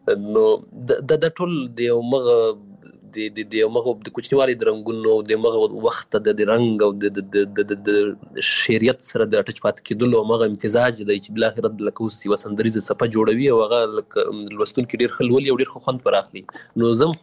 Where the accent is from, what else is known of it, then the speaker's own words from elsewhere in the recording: Paktika, Afghanistan; also born or lived in Waziristan, Pakistan; زه پیدا شوی په وزیرستان کې یم، بیا بیرته کډه شوی پکتیکا کې یم